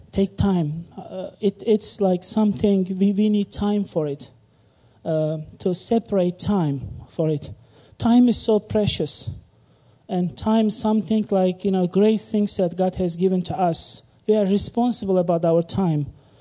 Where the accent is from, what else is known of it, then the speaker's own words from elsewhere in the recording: Istanbul, Turkey; you know that I'm from Turkey, Istanbul